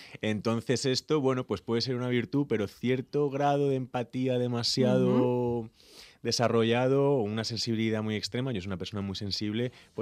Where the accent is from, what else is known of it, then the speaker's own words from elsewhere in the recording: Madrid, Community of Madrid, Spain; also born or lived in Córdoba, Spain; yo nací en Córdoba y me gusta mucho haber nacido en el sur. Y lo que pasa es que a los 4 años añitos ya estaba en Madrid. O sea, ajá, que soy un madrileño de adopción, pero un madrileño casi de sangre, casi.